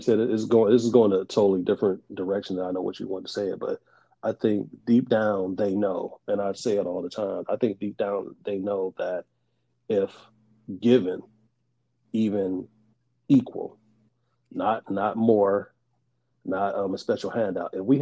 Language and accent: English; United States; So yeah, I'm a patriot. And I'm American. So I don't like the term African American. I'm an American like everybody else.